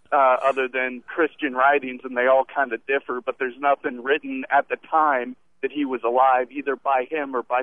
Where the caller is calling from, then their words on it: Santa Rosa, California, United States; Santa Rosa.